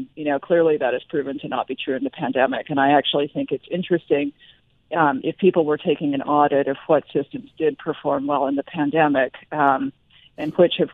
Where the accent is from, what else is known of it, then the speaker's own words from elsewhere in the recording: United Kingdom; I'm also British, and one of the reasons that we really are struggling to go back to the UK